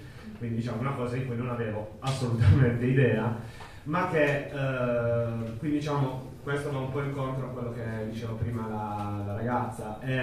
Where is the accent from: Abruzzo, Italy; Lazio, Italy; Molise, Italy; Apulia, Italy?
Apulia, Italy; ho 29 anni, sono pugliese ma vivo in Sardegna ormai da qualche anno